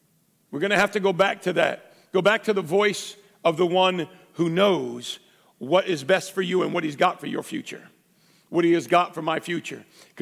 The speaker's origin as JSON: {"language": "English", "town": "Earlton", "region": "New York", "country": "United States", "said": "It was the center of our universe where we came from. But just because we came from Earlton"}